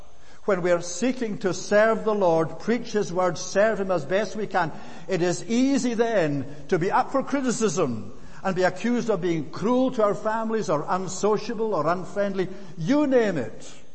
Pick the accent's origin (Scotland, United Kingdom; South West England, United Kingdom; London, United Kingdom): Scotland, United Kingdom; And I'm a Scot from the highlands of Scotland. Right from the hill country.